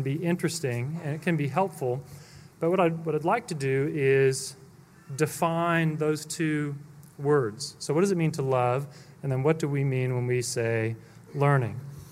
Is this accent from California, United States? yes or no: yes; California, United States; and I grew up in California